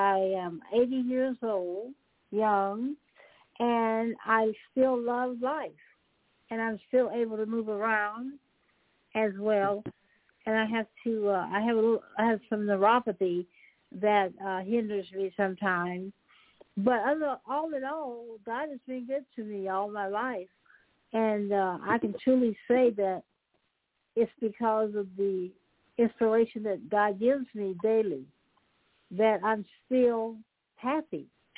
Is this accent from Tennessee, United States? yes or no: yes; Knoxville, Tennessee, United States; We're from Knoxville